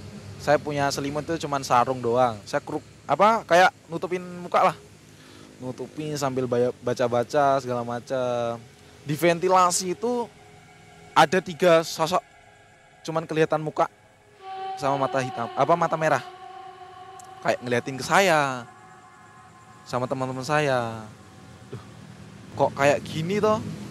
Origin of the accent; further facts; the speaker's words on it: Papua, Indonesia; kebetulan saya udah lama di Papua, jadi kayak bukan warga baru sih. Saya bukan pribumi, tapi dari kecil saya di Papua. Jadi jiwa-jiwa saya jiwa Papua.